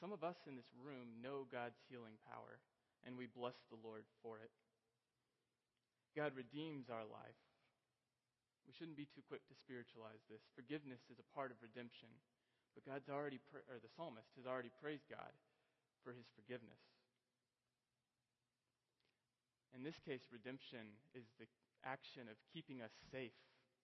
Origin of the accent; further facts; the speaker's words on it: United States; As Americans, as an American, I know I think about myself quite a lot.